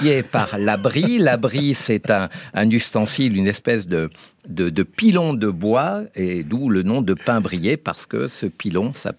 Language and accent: French; Hauts-de-France, France; en commençant par le Nord, c'est ma région d'origine, les Hauts-de-France